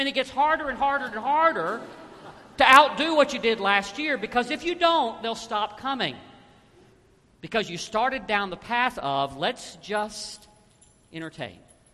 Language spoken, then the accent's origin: English; Alabama, United States; So in my mind, I'm thinking this passage says, I give to you, or I'm from Alabama, I give to all y'all, the plural of y'all, I give to all y'all the kingdom keys.